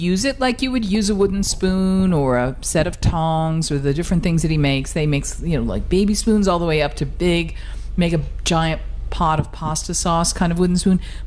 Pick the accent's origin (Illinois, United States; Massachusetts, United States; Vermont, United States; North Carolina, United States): Massachusetts, United States; Boston; My hometown.